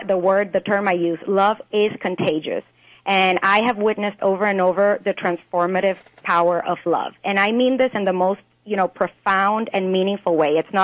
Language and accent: English; Venezuela; moved away; I'm originally from Venezuela, but I left a long time ago, and I've been living in many different parts of the world